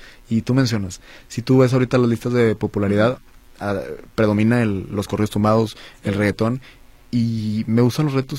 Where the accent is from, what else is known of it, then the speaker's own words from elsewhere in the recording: Monterrey, Nuevo León, Mexico; Ya lo presentamos en la ciudad de Monterrey, que es de donde vengo.